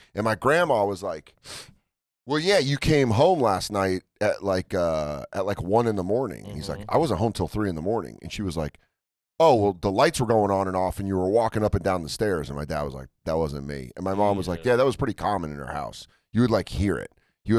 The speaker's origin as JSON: {"language": "English", "region": "Connecticut", "country": "United States", "tie": "born there", "said": "The house we lived in when I was born in Connecticut was haunted."}